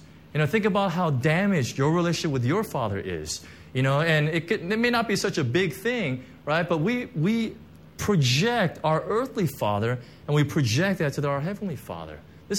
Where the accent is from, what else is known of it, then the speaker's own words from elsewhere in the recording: United States; I'm sorry, I'm American, so that's my cultural heritage that I'm bringing here.